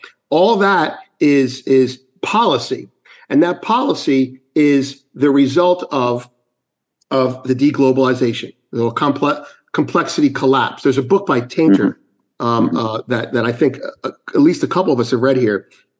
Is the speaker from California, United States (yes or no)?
no; New York, United States; And I'm from New York.